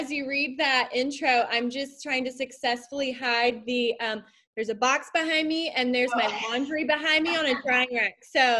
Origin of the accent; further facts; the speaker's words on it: North Carolina, United States; I grew up in Eastern North Carolina. So Leanne and I are based in Raleigh.